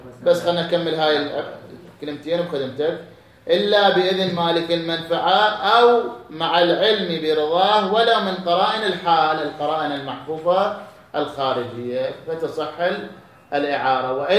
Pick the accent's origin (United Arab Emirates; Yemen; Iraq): Iraq